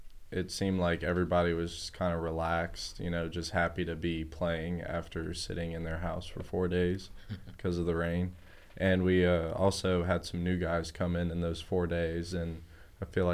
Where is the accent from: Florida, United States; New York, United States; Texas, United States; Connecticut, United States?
Florida, United States; Jacksonville; I'm lucky being from Jacksonville, a big city.